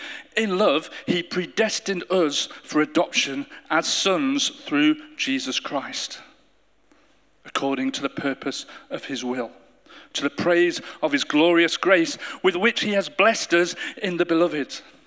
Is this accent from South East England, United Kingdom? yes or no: no; Derby, East Midlands, United Kingdom; I was born in Derby, grew up in Derby.